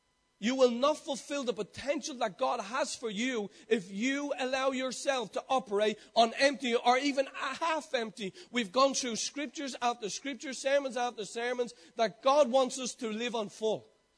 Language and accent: English; Ireland; I don't know, as an Irish man, you know, you listen to yourself on it, you listen to yourself speaking